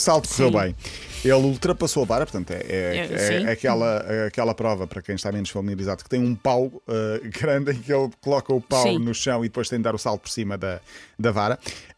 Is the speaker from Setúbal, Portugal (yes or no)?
yes; Almada, Setúbal, Portugal; born there; Nasci em Almada, no Verde, no